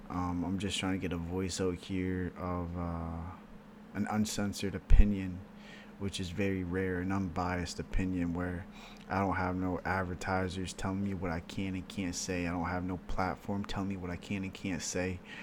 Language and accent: English; Canada; I'm not American, to say the least. I'm from Canada. We just celebrated Canada Day.